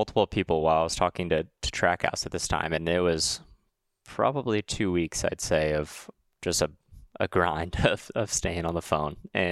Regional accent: Huntington Beach, California, United States; Yeah, Riley and Noah are from Vegas. I'm from Huntington Beach, California.

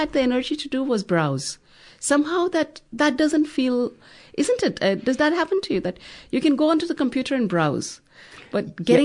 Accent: Delhi, India

